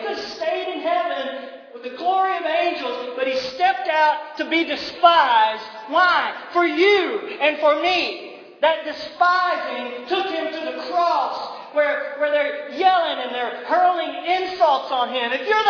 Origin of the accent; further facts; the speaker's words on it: Arkansas, United States; I grew up in South Arkansas. Population about 3,000. We had two stoplights, baby.